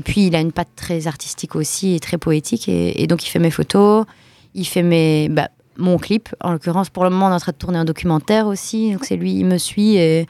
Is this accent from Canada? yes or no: no; Extremadura, Spain; French is a second language; Et en Extrémadure, j'ai été 2 fois dans ma vie. Hein. Mais par contre, je le vois bien quand je rencontre d'autres Espagnols, que je suis d'Extrémadure. Parce que la culture, ça se transmet, quoi.